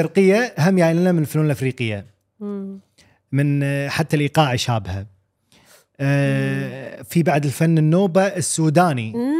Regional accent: Kuwait; بس لاحظي السمرات اللي عندنا بالكويت المعروفه

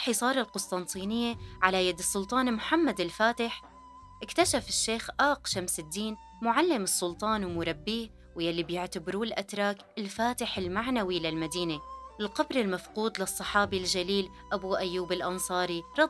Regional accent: Syria; إيه نحنا من سوريا

